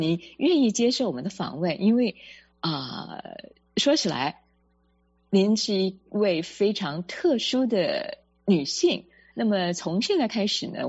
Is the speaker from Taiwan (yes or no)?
yes; Kaohsiung, Taiwan; 因为我自己是台湾高雄的人，您也是。